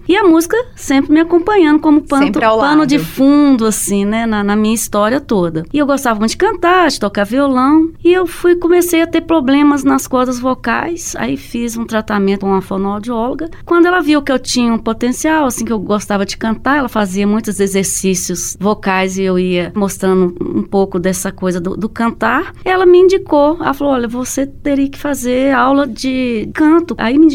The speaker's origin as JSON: {"language": "Portuguese", "town": "Betim", "region": "Minas Gerais", "country": "Brazil", "said": "Sou de Betim."}